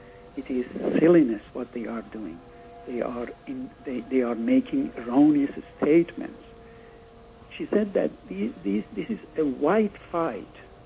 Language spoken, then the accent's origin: English; Iran; English is a second language; I'm from Iran